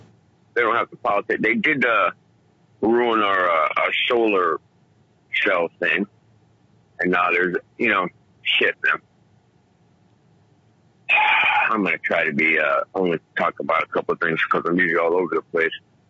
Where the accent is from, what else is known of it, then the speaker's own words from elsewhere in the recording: New York, United States; now in Florida, United States; when I moved down here as a New Yorker, I didn't even understand, and I thought they were rather uncivilized.